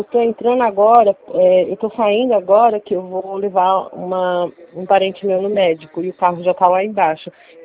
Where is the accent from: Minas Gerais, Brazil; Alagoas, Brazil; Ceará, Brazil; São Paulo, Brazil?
São Paulo, Brazil; Praia Grande; Sou da Praia Grande.